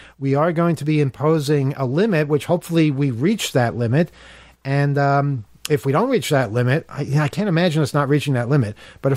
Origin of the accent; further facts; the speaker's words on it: Queens, New York, United States; I grew up in Queens too.